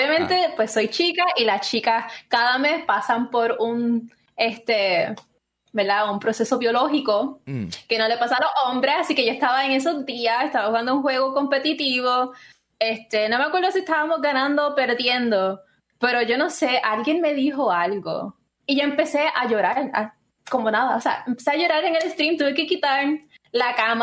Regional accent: Puerto Rico; expliqué que yo soy de Puerto Rico, tengo una comunidad pequeña, que represento al Caribe

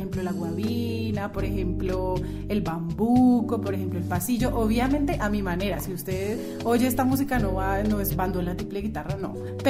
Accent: Taganga, Magdalena, Colombia; also born or lived in Cali / Medellín; Yo soy del interior, pero me crié en diferentes partes de Colombia porque mis papás viajaban mucho, entonces yo me crié en Taganga.

